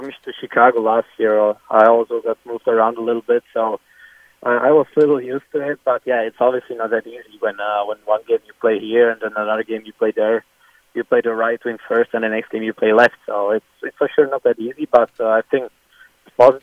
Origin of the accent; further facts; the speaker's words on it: Germany; also born or lived in Czech Republic; I was like 4 years old when I went to Germany. And yeah, obviously, when I was born in Czech